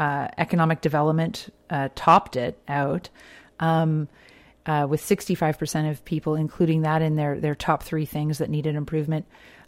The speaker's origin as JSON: {"language": "English", "town": "Halifax", "region": "Nova Scotia", "country": "Canada", "said": "I'm a transplant from Halifax, where winter sidewalks are like the bane of everyone's existence"}